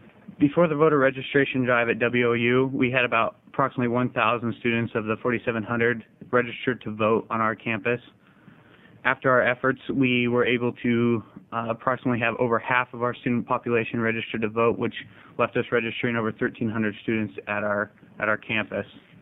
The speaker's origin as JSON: {"language": "English", "town": "Klamath Falls", "region": "Oregon", "country": "United States", "said": "I'm originally from Klamath Falls, and I'm a registered voter in Klamath Falls."}